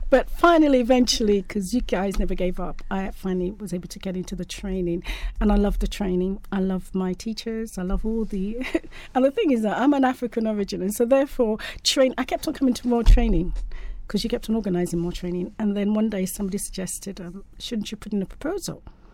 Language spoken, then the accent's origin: English; England, United Kingdom; I'm from England originally, so I have participated in many of these things.